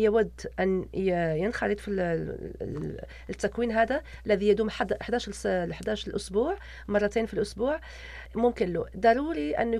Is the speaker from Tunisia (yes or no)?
no; Morocco; انا عربيه، انا مسلمه، انا من المغرب